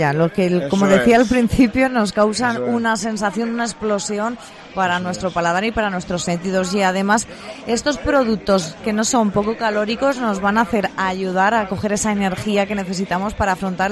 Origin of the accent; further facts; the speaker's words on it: Castilla-La Mancha, Spain; somos los manchegos los que vamos una y otra vez a la estana por los productos típicos de nuestra tierra